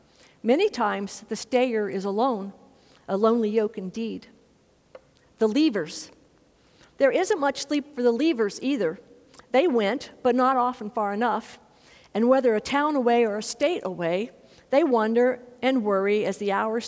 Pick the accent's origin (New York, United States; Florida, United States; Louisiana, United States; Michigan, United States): Louisiana, United States; Lake Charles; See, Lake Charles, Louisiana is my hometown.